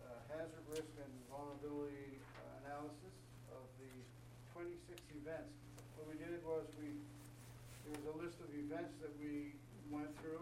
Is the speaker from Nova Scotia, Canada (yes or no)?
yes; Milton, Nova Scotia, Canada; born there; moved away as an adult; I was born in Milton, actually Liverpool, a few years ago. I left at age 19 to join the RCMP. I completed 35 years. My last 10 years, I was posted here in Liverpool.